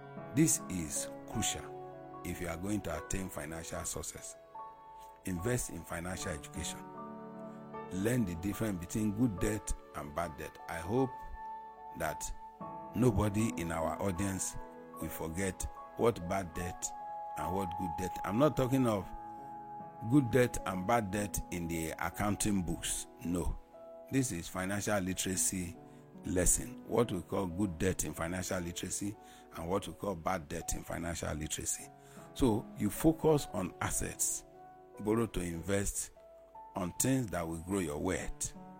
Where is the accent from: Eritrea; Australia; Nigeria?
Nigeria; And as a Nigerian, I am desirous that you become one of the rich in Nigeria